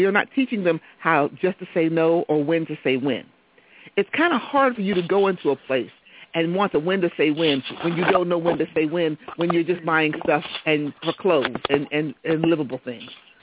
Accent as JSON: {"language": "English", "country": "United States", "said": "I disagree, and I have the right to disagree because I'm an American. And I love being an American because I'm an American, I can disagree, and it's okay."}